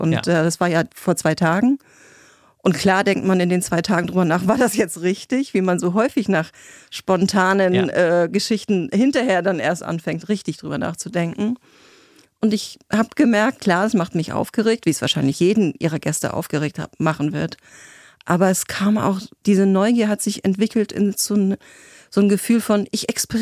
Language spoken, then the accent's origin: German; Freiburg, Lower Saxony, Germany; born there; accent: Northern German; Ich spreche ziemlich deutlich Norddeutsch, ja. Ich bin geboren in Freiburg an der Elbe.